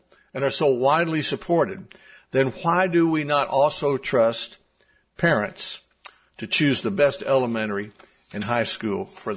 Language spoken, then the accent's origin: English; Tennessee, United States; Provide grants to charter management organizations like KIPP or Rocket Ship in my home state of Tennessee